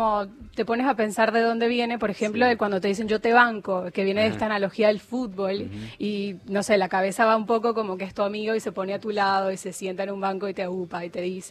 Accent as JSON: {"language": "Spanish", "town": "Puerto La Cruz", "region": "Anzoátegui", "country": "Venezuela", "moved": "yes", "said": "Yo soy de Puerto La Cruz, de la costa. Entonces, claro, en la costa es prácticamente ese... Extraño la playa todo el tiempo y está ese calorcito"}